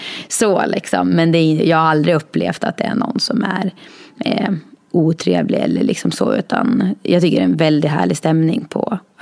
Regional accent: Norberg, Västmanland County, Sweden; när man spelar fotboll bara hemma i Norberg

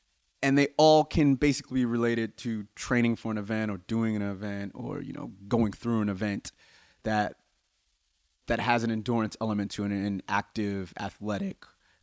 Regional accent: United States; He's obviously English. I'm obviously American.

